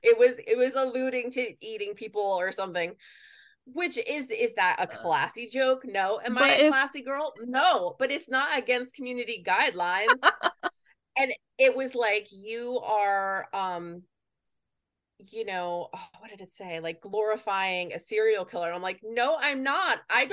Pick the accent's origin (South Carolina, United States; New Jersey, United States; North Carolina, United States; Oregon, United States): New Jersey, United States; Like I make joke because I'm from New Jersey. So it's just the way that I talk.